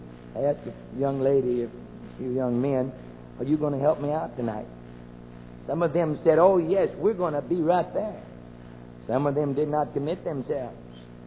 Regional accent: Arkansas, United States; I'm what they call a home person. I'm from Arkansas. I'm one of you. I like Arkansas.

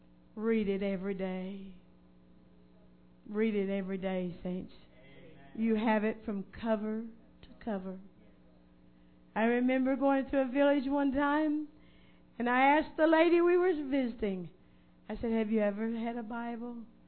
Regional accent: Jacksonville, Arkansas, United States; now in Brazil; I grew up in Brother Brian Taylor's church in Jacksonville, Arkansas.

